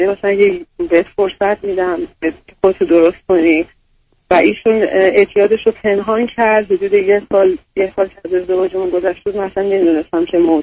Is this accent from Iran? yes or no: yes; Iran; moved away as an adult; از ایران اومدم بیرون. البته قانونی اومدم بیرون.